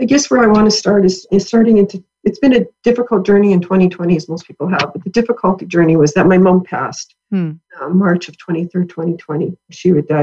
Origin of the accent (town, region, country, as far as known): Canada